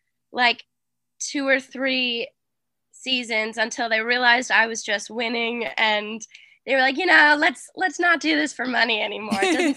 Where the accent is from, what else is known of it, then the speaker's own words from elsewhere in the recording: Boston, Massachusetts, United States; So I'm from Boston.